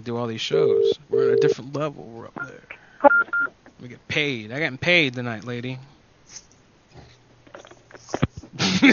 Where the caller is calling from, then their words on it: New York, United States; I'm calling from New York.